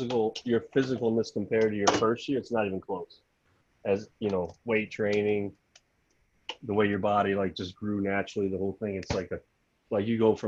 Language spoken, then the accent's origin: English; Louisiana, United States; now in Virginia, United States; I'm from Louisiana and I'm in Virginia